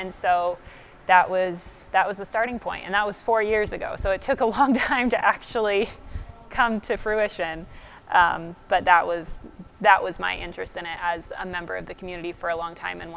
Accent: Utah, United States; I was born and raised in Utah and still live in Layton at this point.

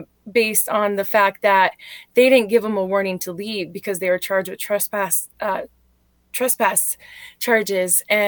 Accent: North Dakota, United States; I am Anishinaabe from the Turnamountain Pemna Band of Chippewa.

